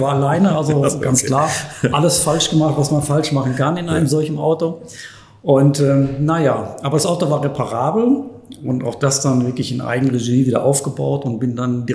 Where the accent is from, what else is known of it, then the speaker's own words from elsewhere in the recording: Bochum, North Rhine-Westphalia, Germany; Ich komme ursprünglich aus Bochum.